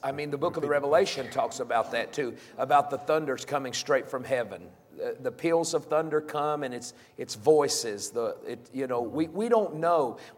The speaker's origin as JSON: {"language": "English", "region": "the South", "country": "United States", "said": "I mean, you know, in a natural world, I'm from the South. I've eaten too much fried chicken."}